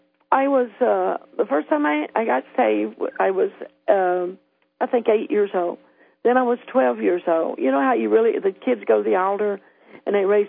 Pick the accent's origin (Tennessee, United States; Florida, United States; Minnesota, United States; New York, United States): Tennessee, United States; I grew up in church. I grew up in Tennessee in the church.